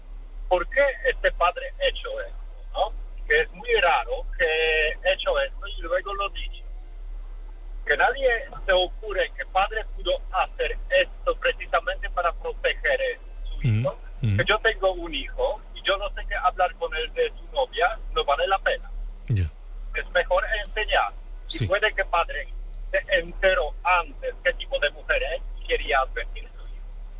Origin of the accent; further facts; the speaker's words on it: Poland; Spanish is a second language; soy polaco, soy camionero, haciendo ahora una ruta Málaga-Madrid.